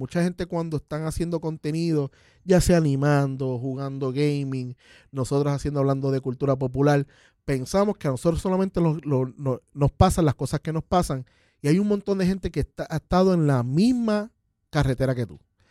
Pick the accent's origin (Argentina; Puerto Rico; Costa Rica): Puerto Rico; San Patricio; Yo soy de San Patricio, no quiero ir para ningún lado.